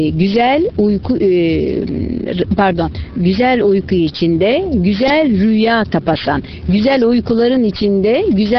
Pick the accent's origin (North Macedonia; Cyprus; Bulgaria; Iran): Iran; Biliyorsunuz ben aslen İranlıyım.